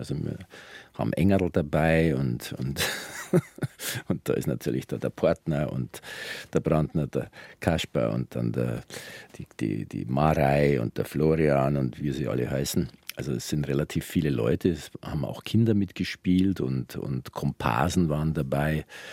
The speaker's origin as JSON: {"language": "German", "town": "Munich", "region": "Bavaria", "country": "Germany", "tie": "born or raised there", "said": "Und im Grunde genommen also ein perfektes Viertel für einen kleinen Buben, weil der englische Garten einfach ums Eck war."}